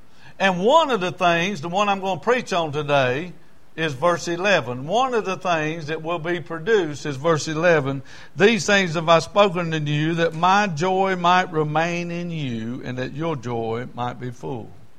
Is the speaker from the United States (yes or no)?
yes; Lancaster, South Carolina, United States; I'm from Lancaster. I was educated in South Carolina schools.